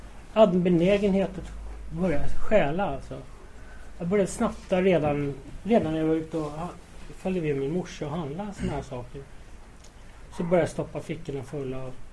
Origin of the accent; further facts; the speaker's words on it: Stockholm, Stockholm County, Sweden; den 14 juli, bara några kvarter härifrån på Södra BB. Och jag växte upp i Aspudden tillsammans med båda mina föräldrar.